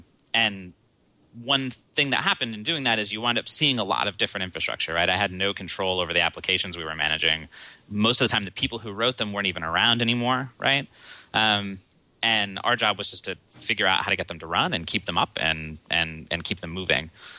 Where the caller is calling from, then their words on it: Seattle, Washington, United States; I'm calling from OpsCode headquarters in Seattle.